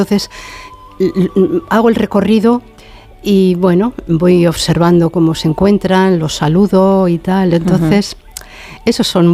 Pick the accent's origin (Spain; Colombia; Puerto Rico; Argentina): Spain; Bilbao, Basque Country; yo nací en Bilbao